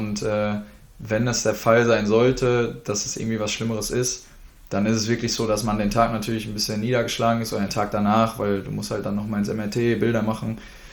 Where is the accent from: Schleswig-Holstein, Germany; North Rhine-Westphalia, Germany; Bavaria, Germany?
North Rhine-Westphalia, Germany; Dortmund; Ich komme halt aus Dortmund ursprünglich.